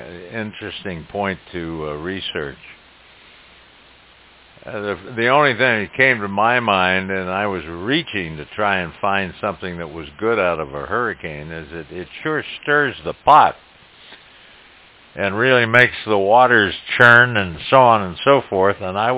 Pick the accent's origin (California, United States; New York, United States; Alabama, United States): California, United States; Of course, I grew up in California.